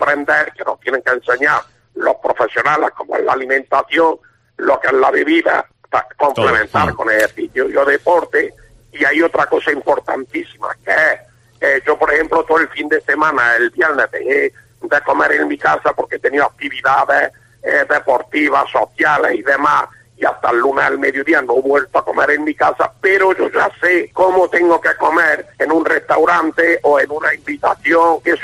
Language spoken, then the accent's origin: Spanish; Pozoblanco, Andalusia, Spain; para que se sitúen, soy de Pozo Blanco. Tengo 60 años